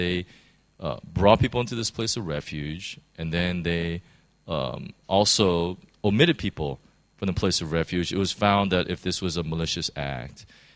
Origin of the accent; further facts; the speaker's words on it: United States; since I'm American, I know that one of the worst things you can do is put an innocent man in jail.